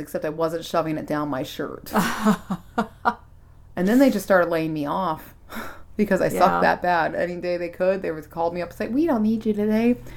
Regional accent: Linden, California, United States; Linden, my hometown, is known for strawberries. It's one of the strawberry capitals of the world.

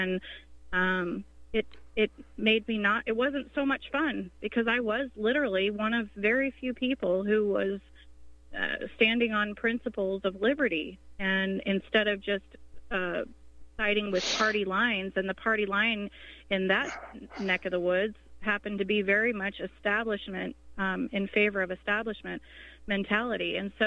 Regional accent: Denver, Colorado, United States; moved away; I moved from Colorado, and Colorado was once upon a time kind of an old cow. You know, Denver, Colorado was an old cow town, you know, when I was growing up.

